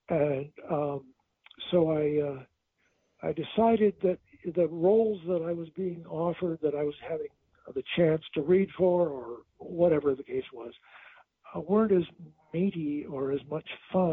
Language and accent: English; Jackson, Michigan, United States; I was almost instantly offered a job as a director of a new civic theater in my hometown, which was Jackson, Michigan.